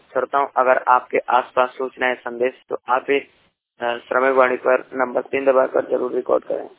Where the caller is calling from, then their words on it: Banda, Uttar Pradesh, India; जिला बांदा, उत्तर प्रदेश से।